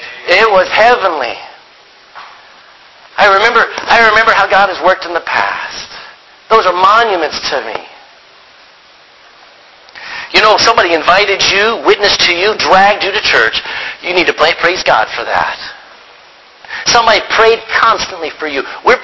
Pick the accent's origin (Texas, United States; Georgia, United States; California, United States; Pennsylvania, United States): Texas, United States; I'm a Texan, I gotta remind myself, stay on the left side.